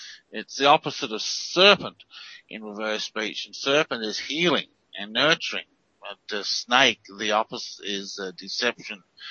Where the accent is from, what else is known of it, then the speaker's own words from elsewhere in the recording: Australia; I kept on trying to tell people, listen, I'm an Aussie.